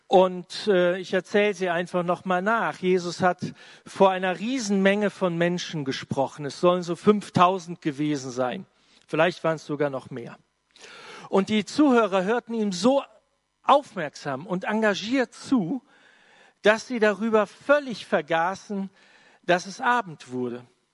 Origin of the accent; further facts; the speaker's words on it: Marburg, Hesse, Germany; ich komme aus Marburg.